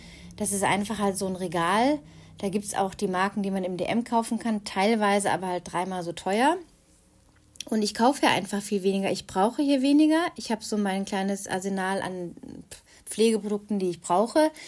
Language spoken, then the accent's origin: German; Germany; moved away as an adult; now in Tunisia; Ja, Thema Deutschland noch. Also, ich möchte ja mein Heimatland nicht verteufeln